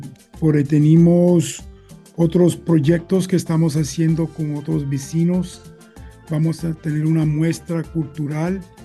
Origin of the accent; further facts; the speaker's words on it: Chicago, Illinois, United States; also born or lived in Barranquilla; Yo nací en Barranquilla y me crié aquí en Chicago. Llevo muchos años, toda mi vida aquí en Chicago.